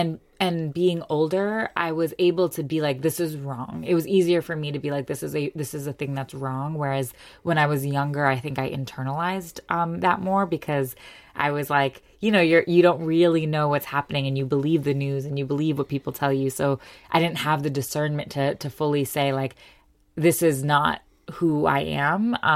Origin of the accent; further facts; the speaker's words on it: United States; And growing up in America as a South Asian, a young South Asian person, there was just no mention ever of partition in any of our textbooks.